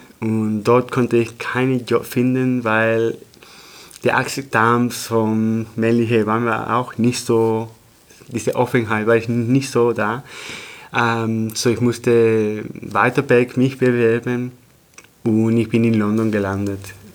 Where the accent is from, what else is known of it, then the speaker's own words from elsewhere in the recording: Tenerife, Canary Islands, Spain; German is a second language; moved away; Ich komme aus Teneriffa, das war eine kleine Insel, wo ich wenige Möglichkeiten zu entwickeln hatte.